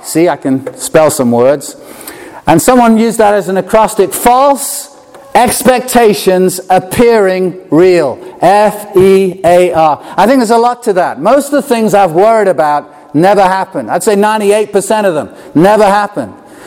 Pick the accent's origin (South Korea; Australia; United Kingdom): United Kingdom; England; oh, I'm so sorry. I don't wish to offend at all. I'm an Englishman.